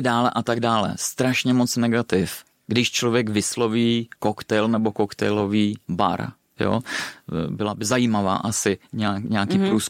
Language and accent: Czech; Valtice, South Moravian Region, Czechia; pocházím od Mikulova, kousek rozený z Valtic na Moravě, takže vím, jak ty vinice vypadaly před XY lety a jak vypadají dnes.